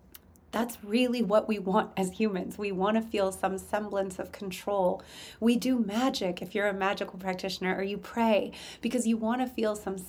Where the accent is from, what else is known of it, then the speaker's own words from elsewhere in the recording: California, United States; now in Los Angeles, United States; I live in LA, but I'm from the Bay Area.